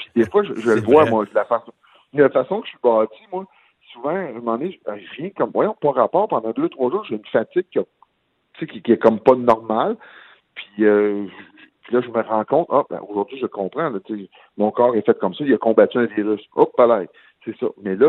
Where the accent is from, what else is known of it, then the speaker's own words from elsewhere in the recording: Lac-Drolet, Quebec, Canada; Oui, mon village natal, exactement.